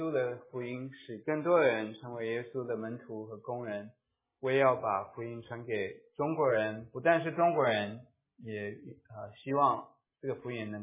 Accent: Taiwan; 我是台湾长大台湾出生的

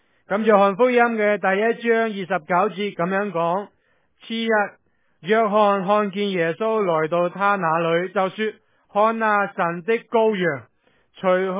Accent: New York, United States; 我从纽约嚟嘅，咁见到呢啲路呢我唔投诉，因为纽约嗰啲路就算唔系落雪都比呢度嘅路要难。

